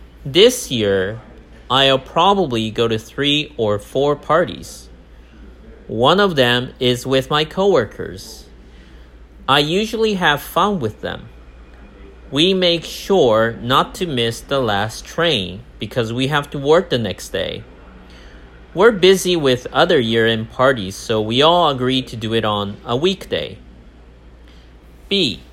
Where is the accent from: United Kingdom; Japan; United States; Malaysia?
Japan; Kyushu; I have to go back to my hometown, which is in Kyushu.